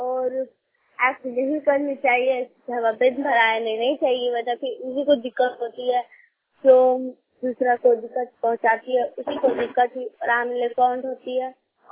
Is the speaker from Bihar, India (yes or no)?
no; Koderma, Jharkhand, India; और मैं निवासी कोडरमा से, मेरा जिला कोडरमा है